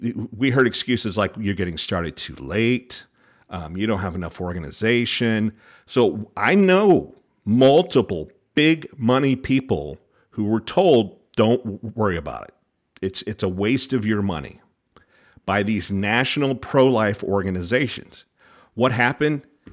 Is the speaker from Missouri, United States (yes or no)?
yes; Missouri, United States; broad pro-abortion measure passed in Missouri. Now, I am a little passionate about it because it's my home state.